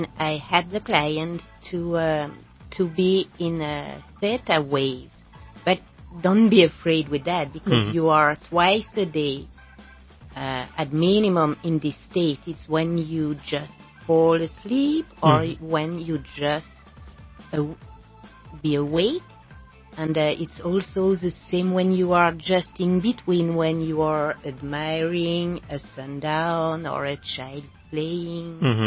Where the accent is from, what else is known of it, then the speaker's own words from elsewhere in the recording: France; accent: French; English is a second language; I'm sorry. I did my best to lose my French accent.